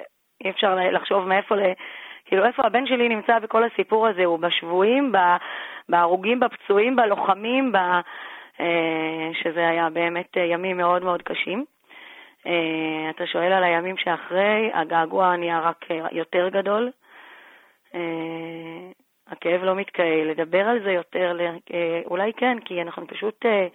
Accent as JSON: {"language": "Hebrew", "town": "Modi'in Illit", "region": "Judea and Samaria Area", "country": "Israel", "said": "אז אנחנו ממודיעין עילית לא שומעים כלום במהלך החג"}